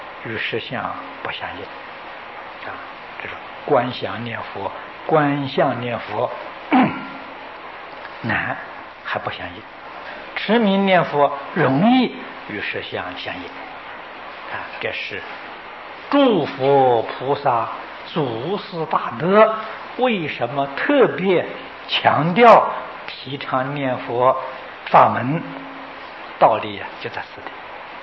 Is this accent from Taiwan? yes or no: no; China